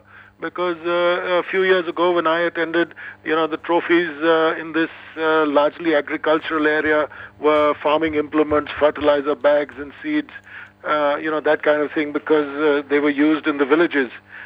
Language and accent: English; Punjab, India; It's in my home state of Punjab